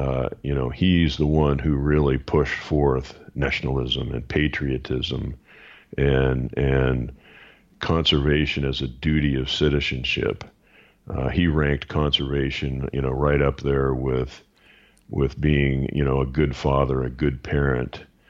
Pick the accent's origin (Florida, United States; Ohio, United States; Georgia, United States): Ohio, United States; I grew up in Ohio. You know, we have a tremendous, you know, whitetail population there